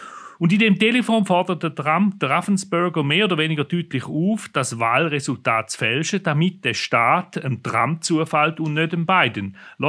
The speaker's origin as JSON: {"language": "German", "region": "Thurgau", "country": "Switzerland", "said": "Vom Kanton Thurgau, wo ich ja ursprünglich herkomme, wenn man unschwer gehört an meinem Dialekt."}